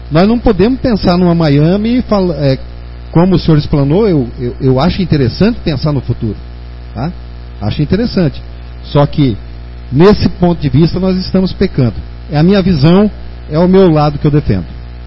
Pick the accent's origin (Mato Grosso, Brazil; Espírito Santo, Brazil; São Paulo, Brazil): Mato Grosso, Brazil; Ipiranga do Norte; nós que somos de Ipiranga do Norte, defendemos a nossa cidade.